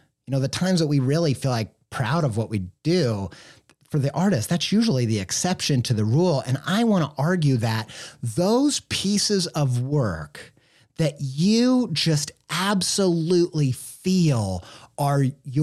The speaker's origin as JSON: {"language": "English", "region": "Midwest", "country": "United States", "tie": "born or raised there", "said": "we talk a lot about Chuck E. Cheese on this podcast because I grew up in the Midwest"}